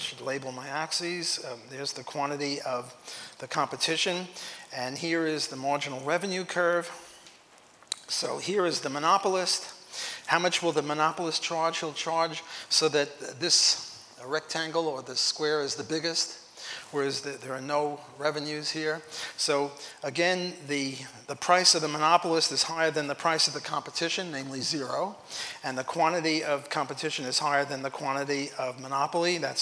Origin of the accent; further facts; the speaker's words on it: New Orleans, Louisiana, United States; Well, I come from New Orleans.